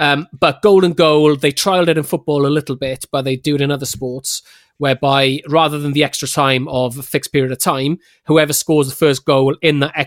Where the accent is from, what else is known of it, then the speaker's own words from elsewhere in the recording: Wales, United Kingdom; No, I mean, as a Welshman, I find it hilarious when England are in the penalty shootout